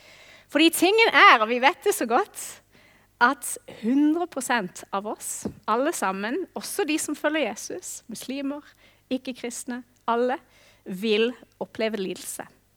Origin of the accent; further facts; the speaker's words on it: Australia; Og i Australia, der jeg kommer fra, så er det ganske vanlig å hilse folk med «How are you?».